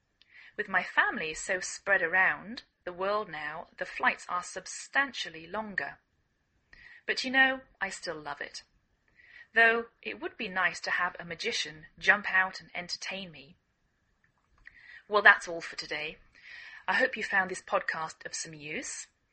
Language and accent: English; England, United Kingdom; now in United States